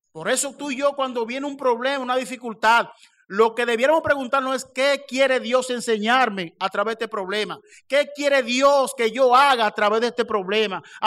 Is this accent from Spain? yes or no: no; Dominican Republic; como decimos dominicanos